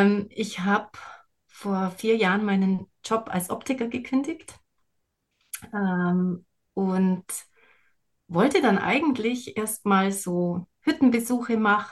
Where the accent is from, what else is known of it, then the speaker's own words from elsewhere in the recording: Bavaria, Germany; Ja, im wunderschönen Allgäu.